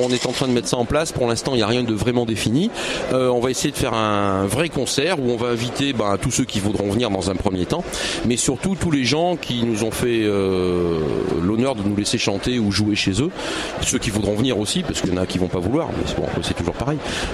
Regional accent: Carpentras, Provence-Alpes-Côte d'Azur, France; Moi, je suis de Carpentras.

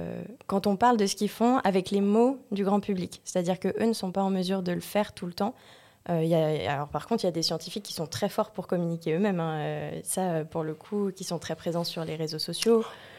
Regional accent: Carpentras, Provence-Alpes-Côte d'Azur, France; moved away as an adult; also born or lived in Monteux; j'ai grandi à Carpentras. J'ai été jusqu'au lycée à Carpentras. Et en faisant un petit crochet par Monteux en primaire et collège. Et retour à Carpentras au lycée. Et puis ensuite, je suis partie, j'ai mis les voiles sur Marseille

